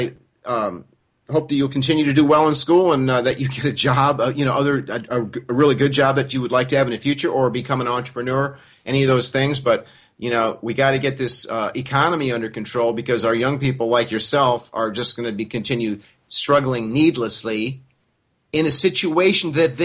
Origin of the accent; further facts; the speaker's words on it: United States; because I'm actually an American who actually knows about other cultures and people